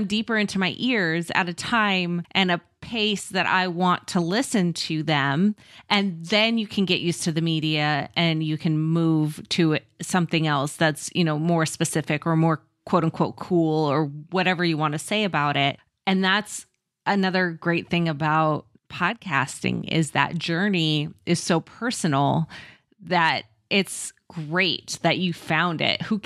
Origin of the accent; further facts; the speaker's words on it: United States; I'm a... silly American, and not only that, I'm a Pacific Northwest American